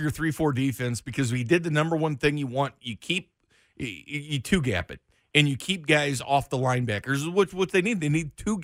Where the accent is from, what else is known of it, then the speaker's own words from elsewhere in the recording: Kansas City, Missouri, United States; I'm from Kansas City. I've always been a Chiefs fan my whole life.